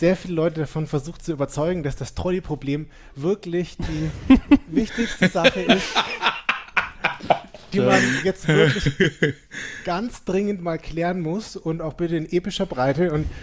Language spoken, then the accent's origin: German; Nuremberg, Bavaria, Germany; ich bin auch aus Nürnberg